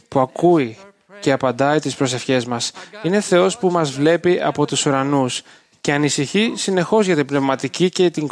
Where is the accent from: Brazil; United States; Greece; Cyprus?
Brazil; αποφάσισα να πάω στην πατρίδα μου, τη Βραζιλία, για να βρω σύζυγο.